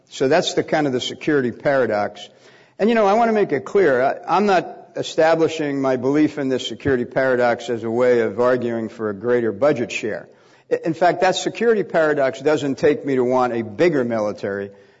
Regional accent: Bayonne, New Jersey, United States; You know, I grew up in Bayonne, New Jersey, and at the height of the Cold War, when the possibility of a nuclear exchange with the Soviet Union actually felt real.

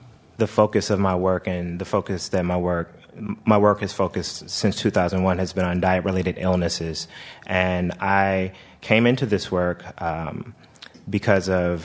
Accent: Memphis, Tennessee, United States; because I'm from Memphis, Tennessee, and although I haven't lived there in a while

